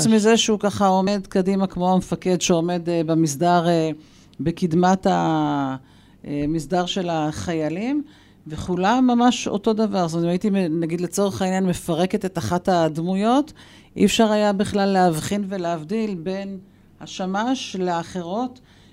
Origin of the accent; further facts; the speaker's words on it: Northern District, Israel; born there; וגם אני לידת הצפון, נכון.